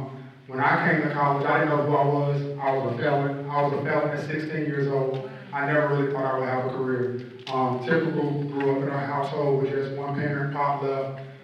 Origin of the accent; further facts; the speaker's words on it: Greensboro, North Carolina, United States; And I'm from Greensboro, so I didn't want to go to A&T. So I came to Winston-Salem State.